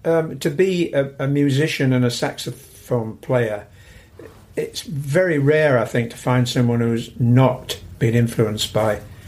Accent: Todmorden, Yorkshire and the Humber, United Kingdom; I grew up in the Pennine town of Todmorden. And I was growing up through the 50s, 60s.

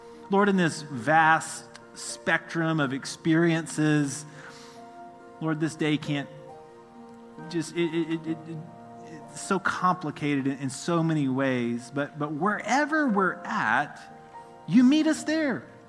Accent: South Carolina, United States; I grew up in South Carolina, but my people are in West Virginia.

